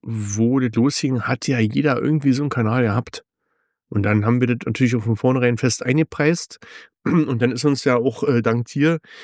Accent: East Germany, Germany; Wir sind aus dem Osten, also Sven und ich sind aus dem Osten.

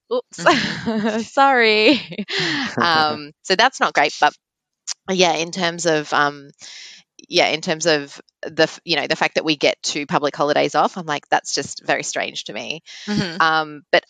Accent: Melbourne, Victoria, Australia; I'm a bit biased because I'm born and bred in Melbourne.

